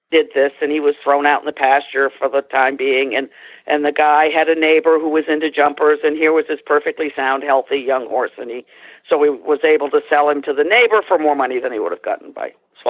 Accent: Maine, United States; I'm a kid from Maine that just did my thing and did pony club and some eventing

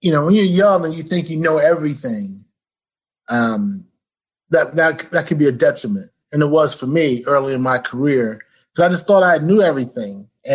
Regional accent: New York, United States; I was learning how to be a sports writer because I'm in Texas, I'm from New York.

